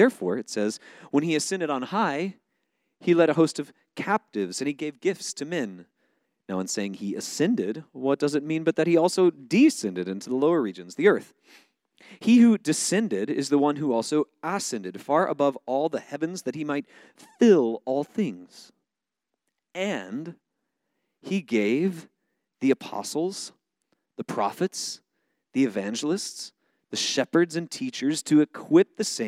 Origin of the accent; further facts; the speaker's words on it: Florida, United States; I've been complaining about the winters here because I grew up in Florida where there's sunshine and warm weather